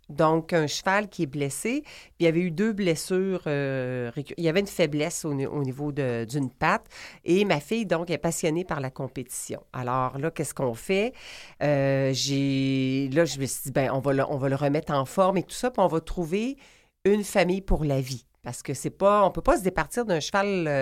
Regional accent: Quebec, Canada; now in Rive-Sud de Montréal, Canada; j'ai déjà habité dans le Vieux-Montréal, je suis retournée sur la Rive-Sud. En fait, je viens de la région de la Naudière, mais la Rive-Sud de Montréal, c'est devenu comme... J'ai fait mes racines, là

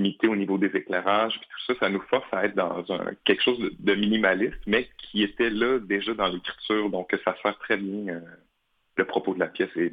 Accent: Montreal, Quebec, Canada; Ben moi, en fait, je viens de Montréal, mais j'ai étudié à Québec.

